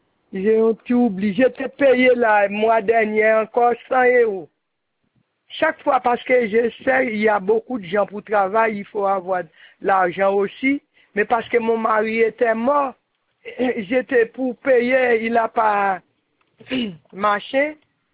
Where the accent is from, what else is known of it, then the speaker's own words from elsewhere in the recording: Haiti; je suis haïtienne, mais je travaille beaucoup ici.